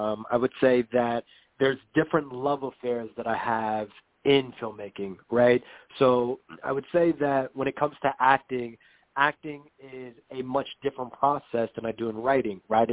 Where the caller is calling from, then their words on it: Brooklyn, New York, United States; I'm coming from Brooklyn.